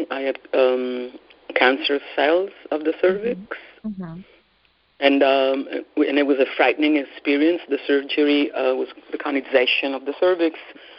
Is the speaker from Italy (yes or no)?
yes; Rome, Lazio, Italy; I grew up in Rome, as you read, but I did not have a direct experience